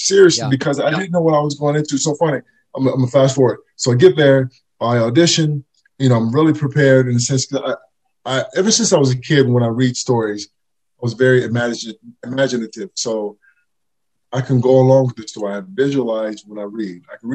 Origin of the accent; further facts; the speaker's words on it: St. Louis, Missouri, United States; First, well, I'm from St. Louis. I'm one of seven.